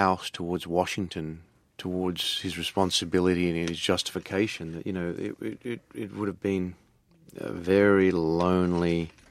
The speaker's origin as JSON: {"language": "English", "country": "Australia", "said": "Even as an Australian, I love this country."}